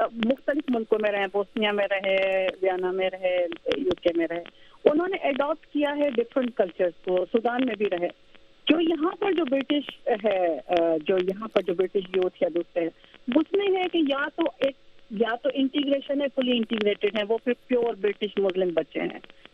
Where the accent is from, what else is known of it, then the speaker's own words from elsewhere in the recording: Hyderabad, Sindh, Pakistan; also born or lived in Lahore; now in London, United Kingdom; میرا تعلق حیدرآباد سے ہے. ریشم گلی میں جاتی تھی یا جب ہم لاہور میں رہتی تھی تو انار گلی میں جاتی تھی چوڑیاں پہنوانے کے لیے،